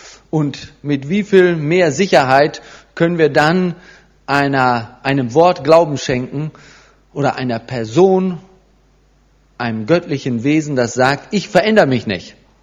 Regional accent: Germany; Ich bin in Deutschland groß geworden, wie die meisten von Ihnen vielleicht.

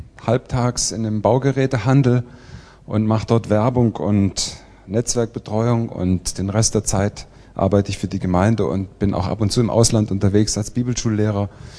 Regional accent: Hesse, Germany; born there; now in Tübingen, Germany; Ich wohne da zwar, aber ich bin geboren in der Nähe von Kassel. Und mich hat es dann verschlagen nach Tübingen, da habe ich studiert und da habe ich dann meine Frau kennengelernt und bin da hängen geblieben. Bin jetzt schon seit 25 Jahren im Schwabenland

